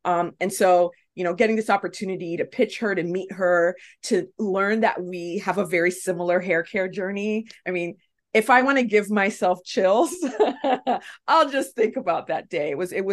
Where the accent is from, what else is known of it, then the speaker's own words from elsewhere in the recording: New York, United States; I'm from New York. I live in the city or based in Brooklyn, and there is a small hamlet upstate called Rensselaerville.